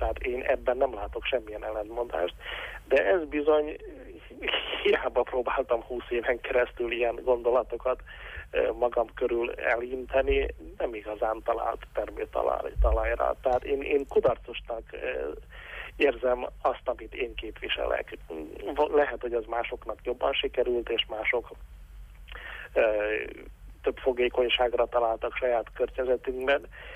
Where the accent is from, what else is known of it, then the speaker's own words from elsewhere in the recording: Hungary; hogy attól én még nagyon erősen magyar vagyok, hogy liberális eszményeim vannak